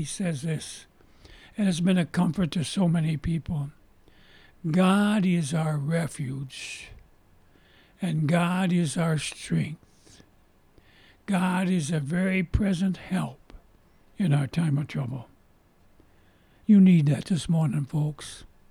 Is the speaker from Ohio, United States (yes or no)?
yes; Seville, Ohio, United States; born there; You know, I was born in Seville, Ohio. My dad lived in Seville, Ohio the last part of his life.